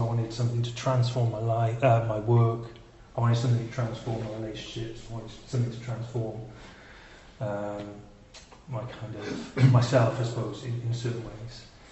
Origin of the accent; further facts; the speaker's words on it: Wales, United Kingdom; I'm from Wales